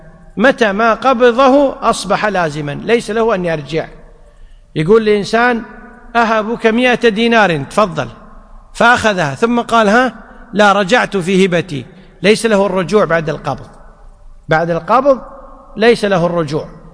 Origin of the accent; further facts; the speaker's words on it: Kuwait; حنا بالعامية عندنا بالكويت يقول هذه لك طول عمرك،